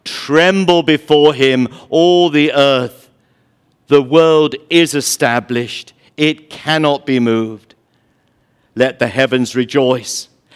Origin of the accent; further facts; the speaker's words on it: London, United Kingdom; My two brothers and I grew up in London, England